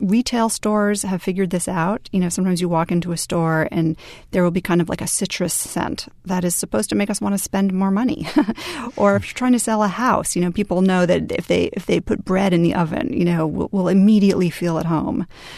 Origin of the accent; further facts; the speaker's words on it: United States; which is not something I really expected to see being an American